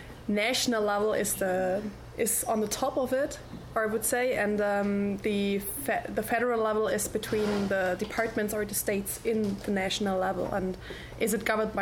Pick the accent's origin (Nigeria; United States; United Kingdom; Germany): Germany; Yeah, I'm from Germany.